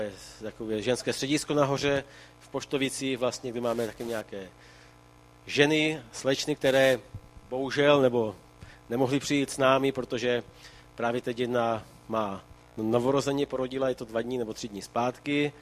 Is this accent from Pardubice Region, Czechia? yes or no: no; Prušánky, South Moravian Region, Czechia; pocházím tady vlastně z Jižní Moravy, kousek od Hodonína, také vesničky z Prušánek, jestli to někdo zná.